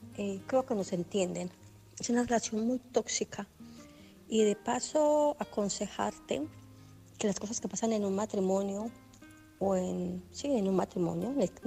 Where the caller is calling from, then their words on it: Barcelona, Catalonia, Spain; de Barcelona.